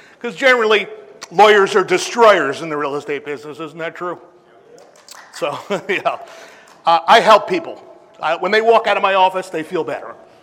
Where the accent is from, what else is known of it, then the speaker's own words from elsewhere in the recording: New York City, New York, United States; now in Denver, United States; So I'm originally from New York City, moved to Denver in 93, which is my home.